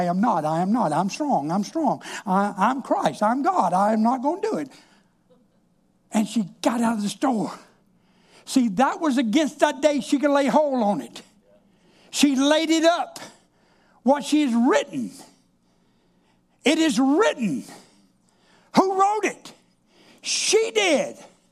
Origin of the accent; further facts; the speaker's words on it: Georgia, United States; And I'm from South Georgia.